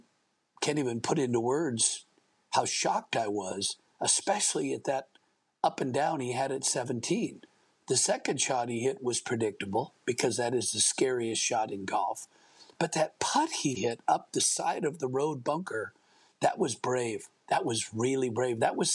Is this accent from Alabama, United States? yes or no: no; Portland, Oregon, United States; He won the U.S. Junior and the U.S. Amateur in my hometown of Portland, Oregon.